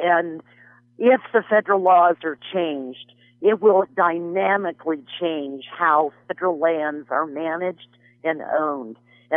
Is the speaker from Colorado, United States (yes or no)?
yes; Colorado, United States; and because I'm from Colorado.